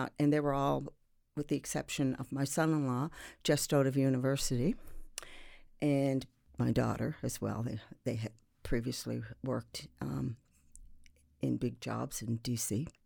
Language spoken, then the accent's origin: English; Sydney, Nova Scotia, Canada; I'm from Sydney. And to be even more precise, I'm from Whitney Pier.